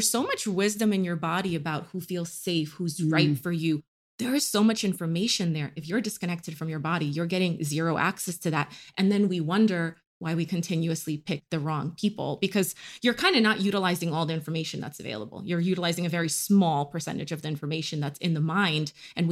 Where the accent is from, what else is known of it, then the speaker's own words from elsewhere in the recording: New York, United States; I'm from New York, love New York.